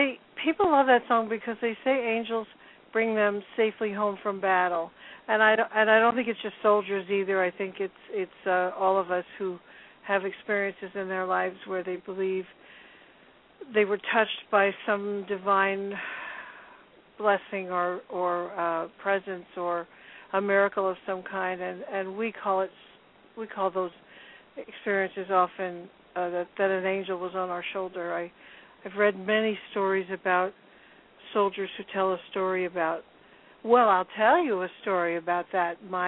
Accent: Queens, New York, United States; born there; Well, I was born in the St. Albans Naval Hospital, which is in, believe it or not, New York City, out on the in Queens

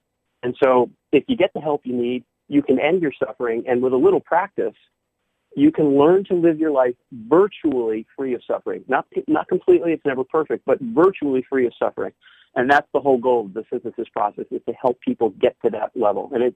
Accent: New England, United States; now in West Coast, United States; But I grew up in New England, and it's a very provincial area of the country.

